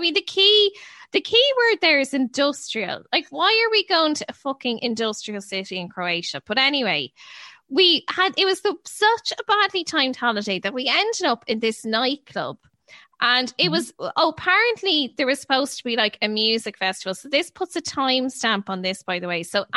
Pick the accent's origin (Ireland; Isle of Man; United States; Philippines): Ireland; like we're all skirting around the issue that we're from Ireland.